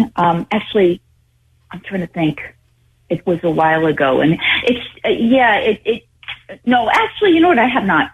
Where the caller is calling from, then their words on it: Santa Cruz, California, United States; from Santa Cruz.